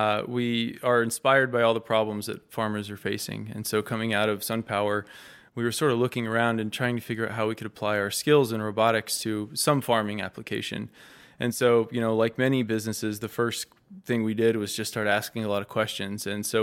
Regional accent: Atlanta, Georgia, United States; also born or lived in Sacramento / Chico; I was born in Sacramento a long time ago and grew up in Atlanta, Georgia as a kid. I came back to Sacramento area up to Chico for high school

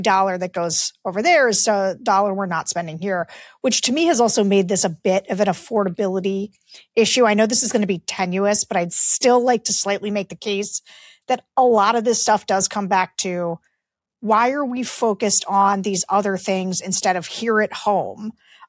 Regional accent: Pennsylvania, United States; I'm from Pennsylvania.

